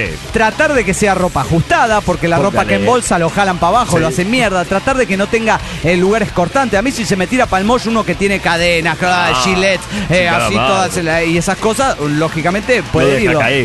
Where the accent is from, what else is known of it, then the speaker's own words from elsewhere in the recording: Carichí, Chihuahua, Mexico; Ya que íbamos hasta Huachochi, y desde mi pueblo, Carichi, eran como 8 horas de viaje